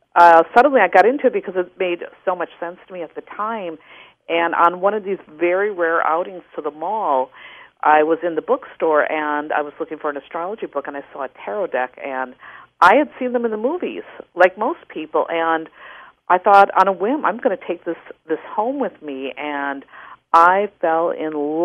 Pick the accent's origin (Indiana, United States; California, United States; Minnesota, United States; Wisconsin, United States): Wisconsin, United States; I grew up in Wisconsin.